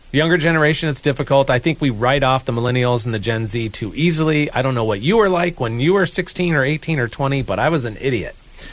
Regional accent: Weslaco, Texas, United States; born there; I was born in Weslaco, Texas, way down south.

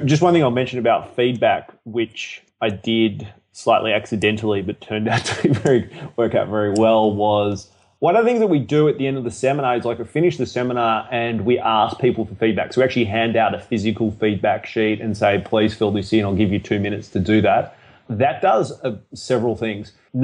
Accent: Australia; How do they know I'm from Australia?

